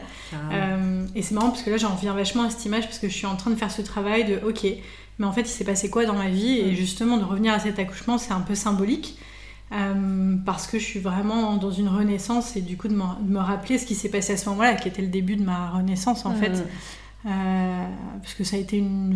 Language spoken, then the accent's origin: French; Paris, Île-de-France, France; Moi, j'ai grandi dans Paris